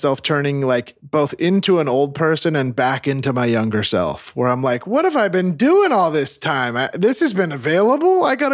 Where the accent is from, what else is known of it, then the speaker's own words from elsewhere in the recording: California, United States; I'm from Northern California, and I lived in like a pretty suburban area, you know, kind of track homes and stuff.